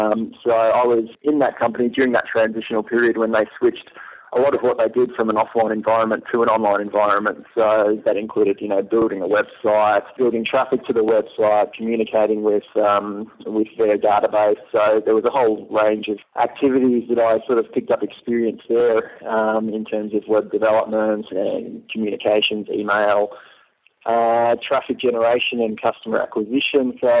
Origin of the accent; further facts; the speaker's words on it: Melbourne, Victoria, Australia; I'm from Melbourne, Australia, which is why I have a funny little accent going on. I'm 29 years old, turning 30 in a couple of weeks, actually.